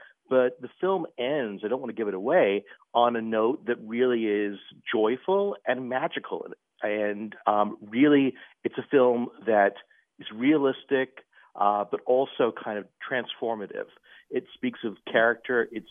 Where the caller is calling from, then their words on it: East Greenwich, Rhode Island, United States; I'm calling from East Greenwich, Rhode Island.